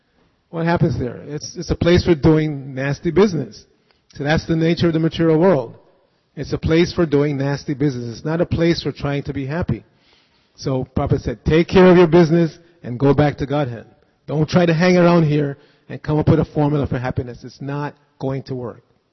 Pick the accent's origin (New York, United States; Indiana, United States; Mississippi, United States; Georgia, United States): New York, United States; New York City; I grew up in New York City, and you know, everybody knows the New York subway is like going to the hellish planet